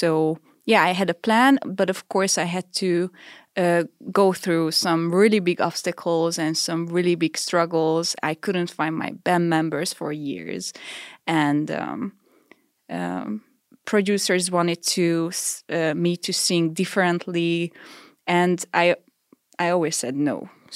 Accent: Békéscsaba, Békés, Hungary; English is a second language; I was growing up in Békéscsaba, a city in the eastern part of Hungary. It's really close to Transylvania.

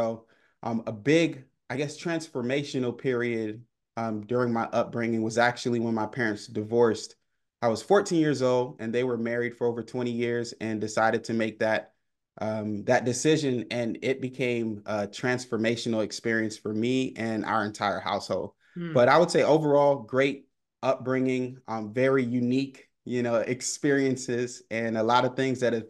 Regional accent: Miami, Florida, United States; born there; I was born in Miami, Florida. Sunny Miami, Florida. I was raised by two Jamaican immigrants who moved to the United States in pursuit of the American dream.

